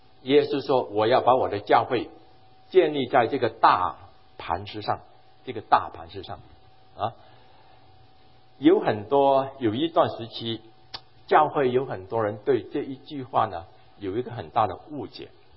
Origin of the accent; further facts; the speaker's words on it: Hong Kong; 我在香港长大的，我在香港长大的。